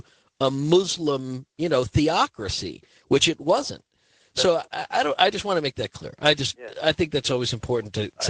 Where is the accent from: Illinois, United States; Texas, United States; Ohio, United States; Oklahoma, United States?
Illinois, United States; Wilmette; born there; I was born in Wilmette, Illinois, which is just outside of Chicago. And in fact, I was born in my house.